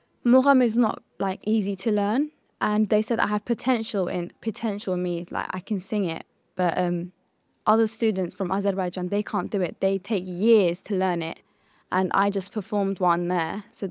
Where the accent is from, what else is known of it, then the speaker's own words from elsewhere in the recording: London, United Kingdom; a Londoner myself. Even though I should know about my culture and stuff, I do, but I just see myself as a Londoner more than an Azeri person.